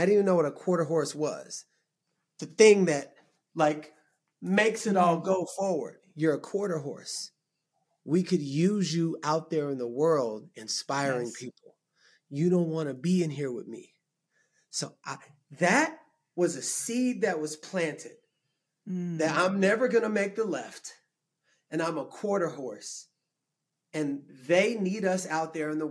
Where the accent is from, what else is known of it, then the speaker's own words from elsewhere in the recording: Texas, United States; I'm from Texas, like hurricanes, I was always like here ready for it.